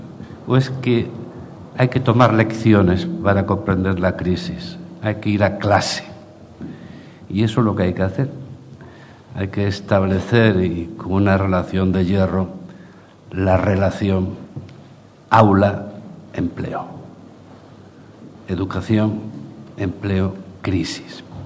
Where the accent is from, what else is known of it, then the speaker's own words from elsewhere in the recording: Asturias, Spain; Y me permite venir a Gijón, que en realidad mi tierra es esta, que es Asturias